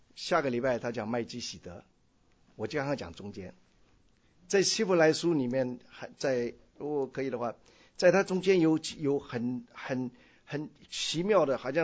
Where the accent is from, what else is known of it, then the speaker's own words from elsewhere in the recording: China; 就像我们中国人觉得我们中国人的一些的伦理思想最重要的，这些是根深蒂固的。